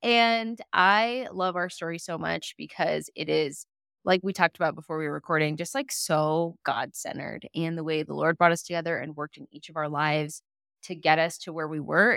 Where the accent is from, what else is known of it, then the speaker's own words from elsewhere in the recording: Washington, United States; And I grew up in Washington. So, like, my life was not outside of Washington.